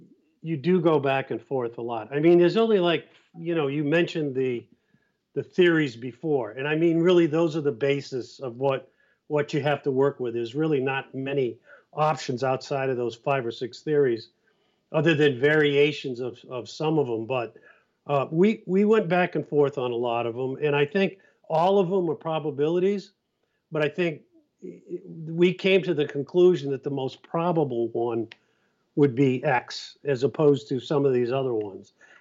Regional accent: Cape Cod, Massachusetts, United States; You know, I'm from Cape Cod.

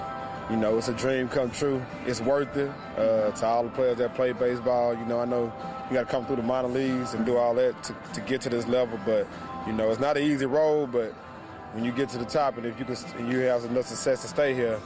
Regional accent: Houston, Texas, United States; I'm from Houston, Texas.

